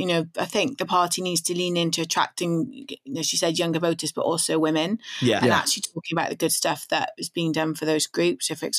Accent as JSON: {"language": "English", "region": "Wales", "country": "United Kingdom", "said": "I'm from Wales and, you know, the wait times for treatment here are absolutely horrendous."}